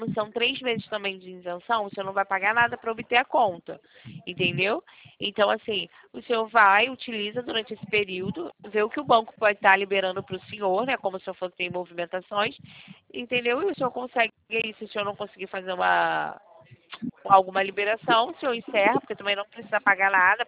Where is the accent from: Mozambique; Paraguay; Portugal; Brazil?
Brazil; Rio de Janeiro; eu sou do Rio, tá? A gente é do Call Center.